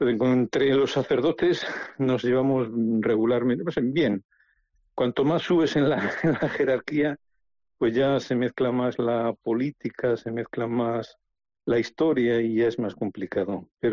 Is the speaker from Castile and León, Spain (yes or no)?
yes; Valladolid, Castile and León, Spain; recuerdo la infancia en Valladolid